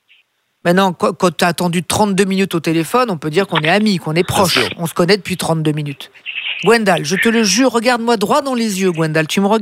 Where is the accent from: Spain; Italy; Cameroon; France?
Italy; je suis italien. Ma mère est calabraise du sud de l'Italie. Et elle est d'une ville au sud de Naples.